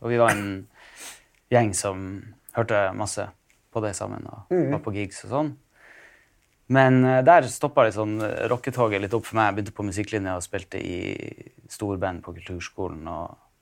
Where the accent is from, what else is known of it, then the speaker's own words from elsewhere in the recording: Tromsø, Troms, Norway; når jeg kom hjem fra Oxford, skulle jeg være bedre enn kompisene mine hjemme i Tromsø på gitar